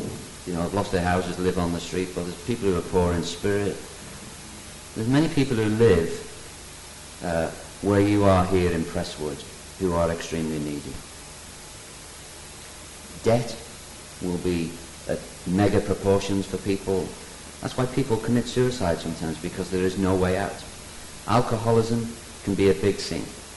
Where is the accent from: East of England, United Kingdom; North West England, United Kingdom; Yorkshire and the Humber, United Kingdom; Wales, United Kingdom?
North West England, United Kingdom; Liverpool; because I'm from Liverpool and I'm tough